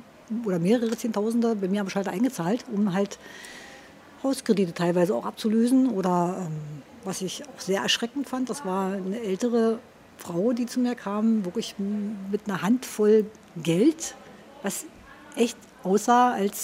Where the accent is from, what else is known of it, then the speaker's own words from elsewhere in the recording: Senftenberg, Brandenburg, Germany; now in Braunschweig, Germany; Meine Heimat ist tatsächlich jetzt mittlerweile hier in Braunschweig. Ich bin ja die meiste Zeit meines Lebens, wo ich in Senftenberg gewohnt habe, habe ich tatsächlich in Raunow gewohnt. Das war so ein kleiner Ortsteil, das ist leider abgebaggert worden tatsächlich. Das war dörflich gelegen.